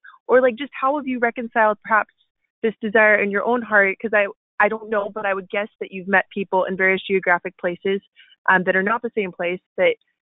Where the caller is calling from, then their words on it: Folsom, California, United States; Folsom, California, Diocese of Sacramento.